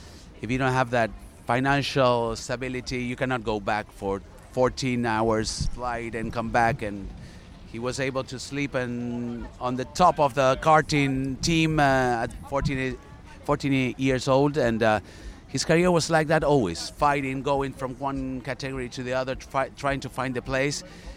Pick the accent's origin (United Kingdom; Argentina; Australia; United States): Argentina; English is a second language; Obviously, I'm from Argentina, and my heart is part of it.